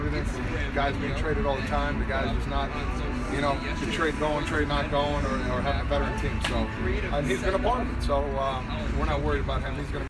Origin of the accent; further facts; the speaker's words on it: New Jersey, United States; I'm from New Jersey, okay?